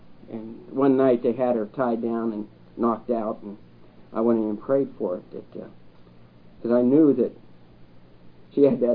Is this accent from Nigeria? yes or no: no; Ireland